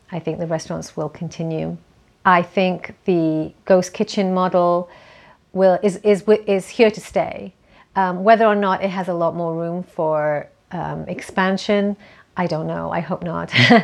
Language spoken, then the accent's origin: English; United Kingdom; I mean, I'm British, so that means French fries